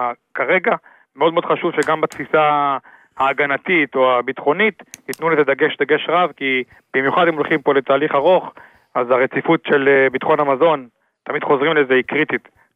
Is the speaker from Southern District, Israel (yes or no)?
yes; Yated, Southern District, Israel; אני במושב יתד, חבל שלום.